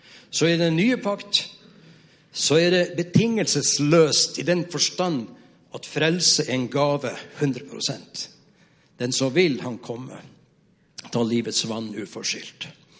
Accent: Skudeneshavn, Rogaland, Norway; jeg ble spurt av menigheten hjemme i Skudeneshavn om jeg kunne besøke en dame

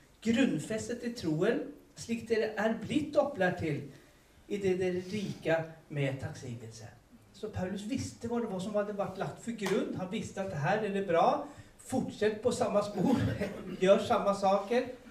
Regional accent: Stockholm, Stockholm County, Sweden; jag är uppvuxen i Philadelphia, Stockholm.

